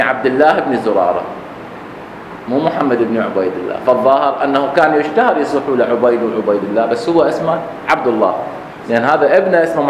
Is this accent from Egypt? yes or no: no; Iraq; accent: Iraqi; احنا نقراها حميد بالاكسنت العراقيه مالتنا نقراها حميد باللغه العربيه الفصحى